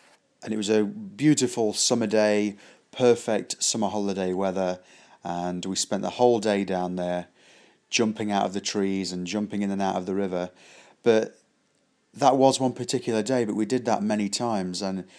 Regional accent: England, United Kingdom; I'm British, English

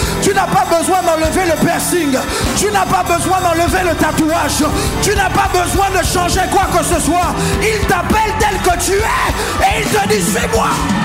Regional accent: Port-Gentil, Ogooué-Maritime, Gabon; J'ai grandi à Port-Gentil. C'est pas très loin de Libreville. Je reviens pas des États-Unis, je reviens pas de Chine, je reviens pas de France. J'ai grandi à Port-Gentil. À Port-Gentil, j'allais à Raponda.

